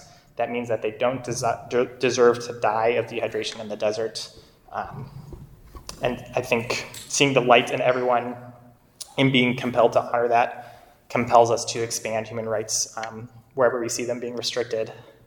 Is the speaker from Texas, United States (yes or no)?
no; Worthington, Minnesota, United States; I grew up in Worthington, Minnesota. A lot of first-time immigrants living there.